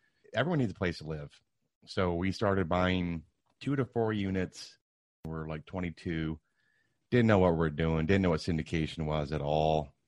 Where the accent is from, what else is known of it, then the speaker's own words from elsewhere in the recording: Michigan, United States; Background-wise, fairly quickly, I grew up in Michigan.